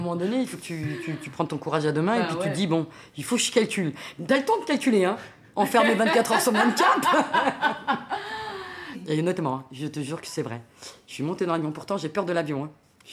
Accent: Algeria; moved away as an adult; now in France; il y avait deux choses que je me suis dit quand je suis partie d'Algérie.

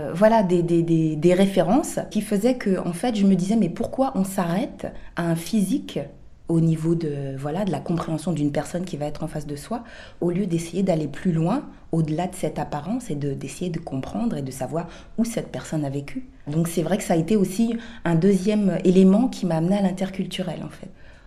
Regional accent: Paris, Île-de-France, France; born there; Moi, je suis antillaise d'origine. Je suis née à Paris, mais c'est vrai que je n'ai pas vécu aux Antilles.

